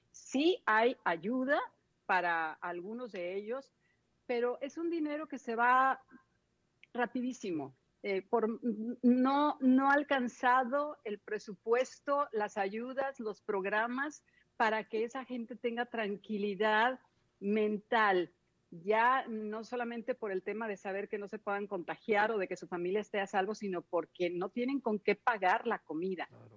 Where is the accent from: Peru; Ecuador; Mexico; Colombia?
Mexico; Mexico City; also born or lived in Culiacán / Monterrey; now in Miami, United States; yo soy de la Ciudad de México, pero si me preguntas en realidad de dónde soy, te tengo que decir, soy ciudadana de la nación. Soy mexicana porque viví en la Ciudad de México, viví en Culiacán, Sinaloa, viví en Monterrey.